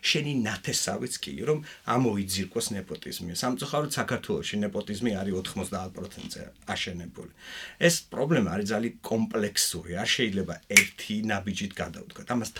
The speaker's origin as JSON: {"language": "Georgian", "town": "Batumi", "region": "Adjara", "country": "Georgia", "tie": "born or raised there", "said": "სამი წელი არ ყოფილვარ ბათუმში და ბათუმში გავიზარდე ფაქტიურად, აქ გავატარე ჩემი სტუდენტობა."}